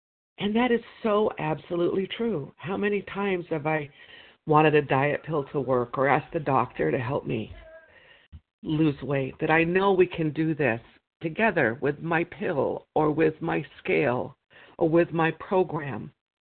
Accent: Wyoming, United States; I'm from Wyoming

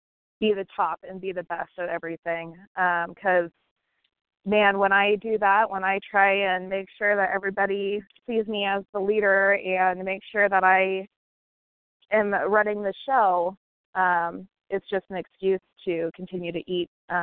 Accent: Colorado, United States; I'm from Colorado, compulsive overeater

